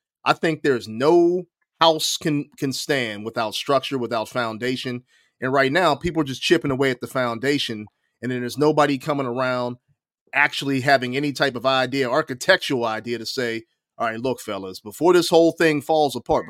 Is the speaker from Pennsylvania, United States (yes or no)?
yes; Pennsylvania, United States; moved away as an adult; I grew up in Western PA. Football is life in Western PA.